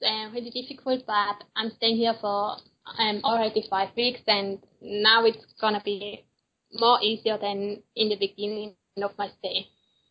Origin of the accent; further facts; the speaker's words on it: Switzerland; now in Buenos Aires, Argentina; It's really different because Buenos Aires is a huge city and my hometown is just a small village.